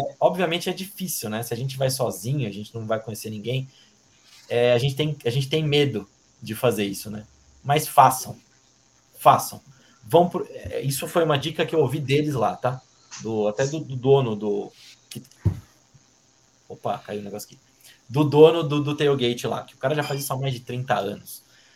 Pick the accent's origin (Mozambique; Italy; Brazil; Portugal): Brazil; 98% das vezes é de onde vocês são. O cara sempre vem com isso. A gente fala do Brasil.